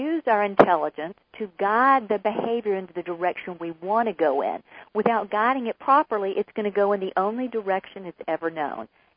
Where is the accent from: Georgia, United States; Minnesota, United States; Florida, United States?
Georgia, United States; interestingly, we're both from Georgia, but I never knew her growing up.